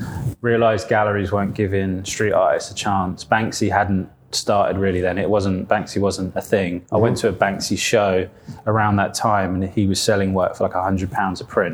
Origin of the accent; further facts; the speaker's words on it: Isle of Wight, South East England, United Kingdom; I'm from the Isle of Wight, which, okay. So going right back from a little place called the Isle of Wight, which is like a Victorian beach island in the very south